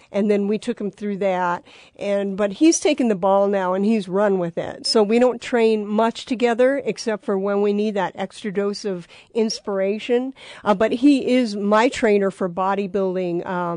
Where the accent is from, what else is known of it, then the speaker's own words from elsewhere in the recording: Tucson, Arizona, United States; now in Colorado Springs, United States; Oh, that's a loaded question, but mostly Tucson, Arizona.